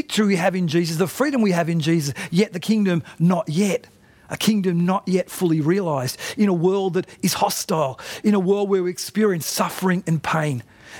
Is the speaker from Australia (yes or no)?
yes; Australia; I'm an Australian citizen.